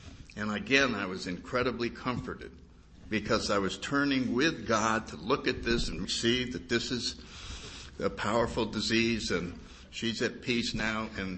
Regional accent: New England, United States; Anyway, I grew up in New England and born in 1931.

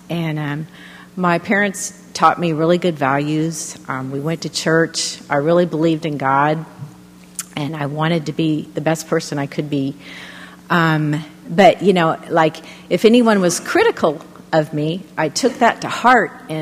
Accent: Illinois, United States; also born or lived in Houston; We moved to Illinois when I was just a baby, and I really had a happy childhood in Illinois.

